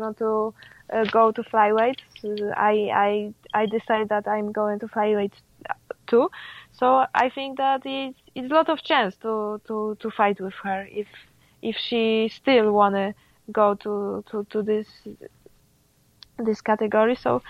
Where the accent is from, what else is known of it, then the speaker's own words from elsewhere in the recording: Katowice, Silesian Voivodeship, Poland; I'm from Katowice.